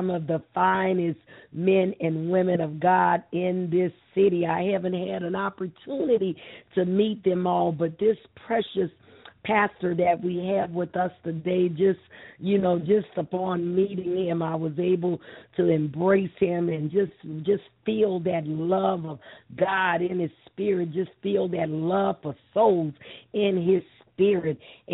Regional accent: New Orleans, Louisiana, United States; also born or lived in California; all the way from New Orleans, Louisiana, my hometown.

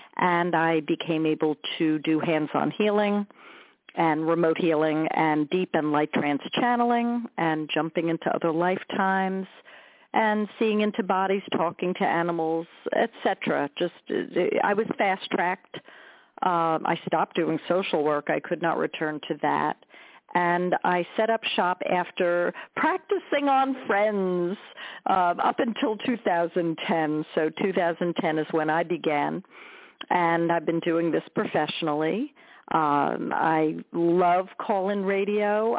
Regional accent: New York, United States; I'm from New York, and now I'm in North Central New Jersey.

